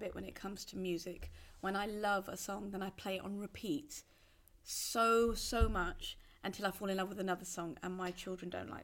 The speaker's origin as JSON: {"language": "English", "town": "Southall", "region": "London", "country": "United Kingdom", "tie": "born or raised there", "said": "I grew up in a place called Southall, which is in West London"}